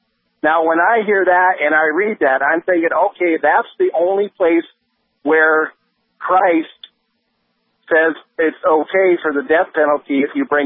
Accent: Crookston, Minnesota, United States; You know, I grew up in Crookston. I played with his nephew.

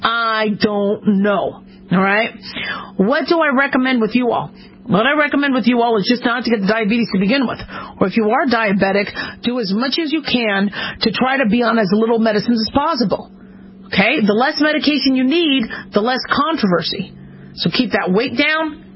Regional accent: Phoenix, Arizona, United States; now in Las Vegas, United States; I live in Las Vegas, so everything's 24 hours here. But I remember growing up in Phoenix, Arizona. I mean, the city shut down at 11.

